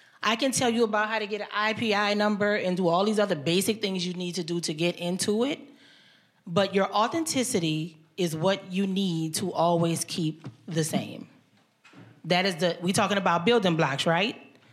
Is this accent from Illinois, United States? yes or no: no; New Orleans, Louisiana, United States; Hey, I'm not from here, so y'all got to show me some love. I'm from New Orleans.